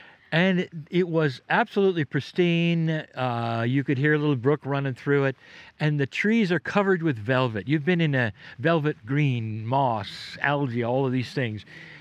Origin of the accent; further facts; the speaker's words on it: California, United States; And I'm a Californian, didn't travel very much.